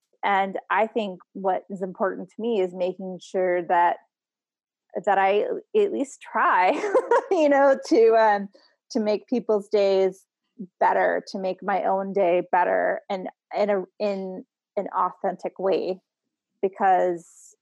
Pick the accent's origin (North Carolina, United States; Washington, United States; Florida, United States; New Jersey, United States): North Carolina, United States; And so I am from North Carolina.